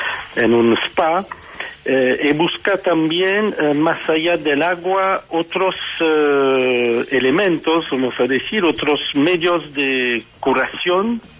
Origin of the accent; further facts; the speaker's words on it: France; also born or lived in Tunisia; now in Chile; Nací en Túnez cuando Túnez era francés, una ex colonia francesa, y después me crió sobre todo en Francia, y fui raptado hace 10 años por una chilena y estoy ahora en la región de Coquimbo.